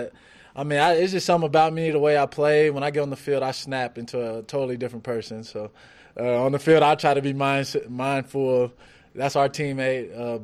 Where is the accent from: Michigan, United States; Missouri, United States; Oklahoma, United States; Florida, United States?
Oklahoma, United States; Oklahoma City; But I mean, especially growing up in Oklahoma, more the Oklahoma City area.